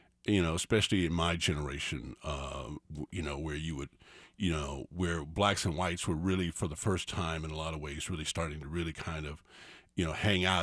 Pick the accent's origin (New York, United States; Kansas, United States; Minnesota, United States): Kansas, United States; Junction City; I grew up in Junction City, an incredibly integrated neighborhood, diverse before the word was even around, really.